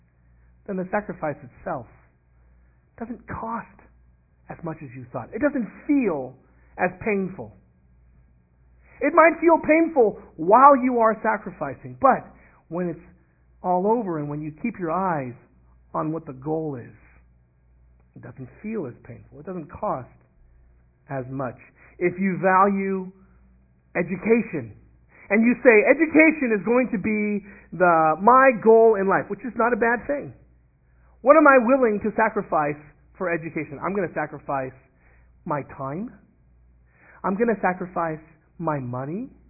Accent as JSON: {"language": "English", "town": "Los Angeles", "region": "California", "country": "United States", "moved": "yes", "said": "I'm from Los Angeles originally."}